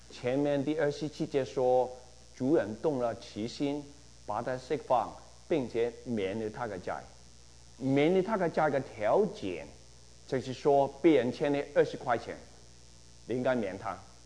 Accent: Guangdong, China; 你讲国语慢慢讲，我是广东人，我听不懂。

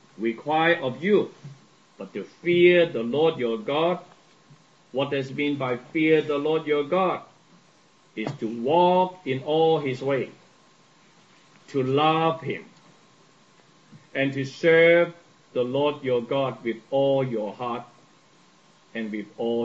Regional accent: Hong Kong; now in Canada; I was born in Hong Kong, but I was brought up in Hong Kong and then in Canada, right? I stayed here longer than I was staying in Hong Kong.

